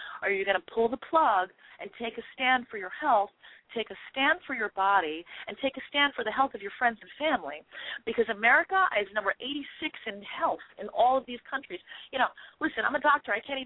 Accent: New York City, New York, United States; I'm a New Yorker, you know, and I'm not a typical Wall Street person.

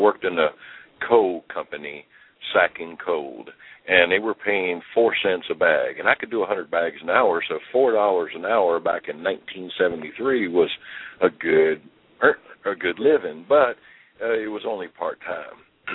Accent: Ida, Virginia, United States; also born or lived in Washington, D.C.; I was born in Washington, D.C. I grew up in a town called Ida, and that's just outside of Luray Caverns, Virginia

